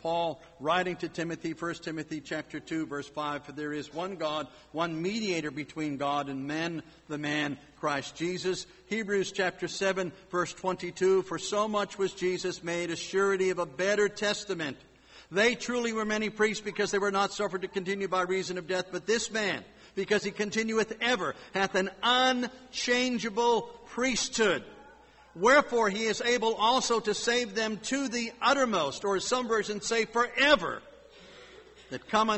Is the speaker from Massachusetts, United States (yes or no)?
yes; Boston, Massachusetts, United States; born there; I mentioned I was born in Boston. You know, that's a wonderful place.